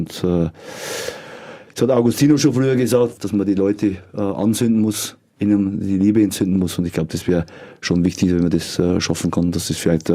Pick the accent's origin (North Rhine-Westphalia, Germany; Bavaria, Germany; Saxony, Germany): Bavaria, Germany; Fuchsmühl; Bei uns in Fuchsmühl ist … das Lied gewesen. Das ist die Hymne, letztendlich in der Kirche war.